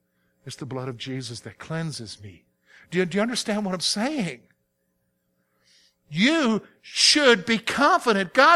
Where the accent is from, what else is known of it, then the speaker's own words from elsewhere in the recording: the South, United States; You know, I'm from the South. I grew up in the South. And I don't ever recall hearing this phrase until I moved to Pennsylvania.